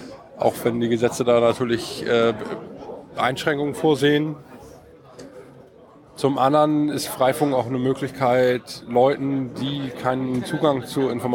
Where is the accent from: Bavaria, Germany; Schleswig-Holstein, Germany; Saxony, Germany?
Schleswig-Holstein, Germany; Kiel; Aus Kiel.